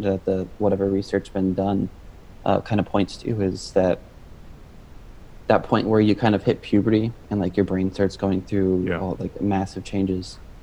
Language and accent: English; Colorado, United States; moved away as an adult; also born or lived in St. Louis; now in Tacoma, United States; And I kind of grew up from like my teen years onward in Colorado, and that's where al